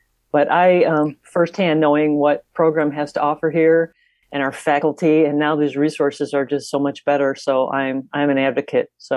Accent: Chicago, Illinois, United States; also born or lived in Northwest Indiana; I grew up in the Chicago and then Northwest Indiana area, and I never knew about IU Northwest

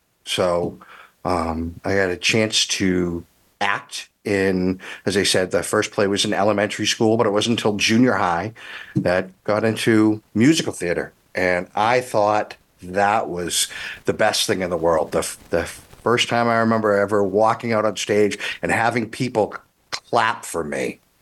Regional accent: New England, United States; Like I remember growing up in the New England winters, and she put a kiddie pool downstairs

